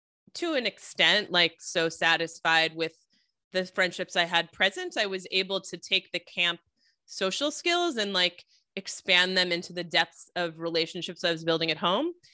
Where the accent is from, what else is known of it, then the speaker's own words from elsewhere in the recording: Midwest, United States; And then we grew up in the Midwest, but they wanted us to have exposure to people from other parts of the country.